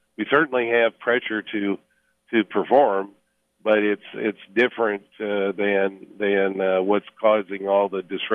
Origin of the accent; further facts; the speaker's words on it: Indiana, United States; plus I'm from Indiana originally